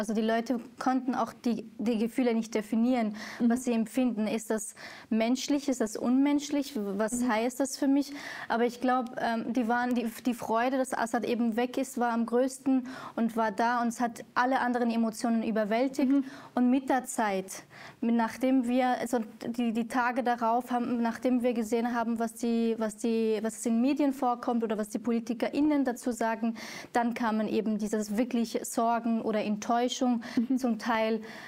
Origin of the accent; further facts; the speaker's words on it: Syria; ich bin selber aus Syrien, obwohl ich aus einer anderen Minderheit komme. Also bin ursprünglich Kurdin, aber ich, dadurch, dass ich die syrische Staatsbürgerschaft habe, bezeichne ich mich schon als Syrerin.